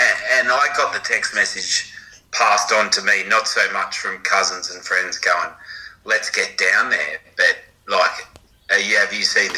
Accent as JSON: {"language": "English", "town": "Cronulla", "region": "New South Wales", "country": "Australia", "tie": "born or raised there", "said": "Well, I guess I don't know too much about it anymore, but I grew up in Cronulla."}